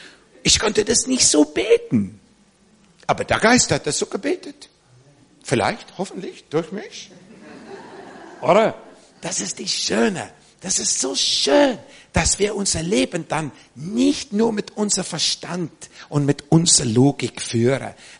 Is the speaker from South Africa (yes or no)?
yes; South Africa; ich denke immer an eine Story in Südafrika, wo ich herkomme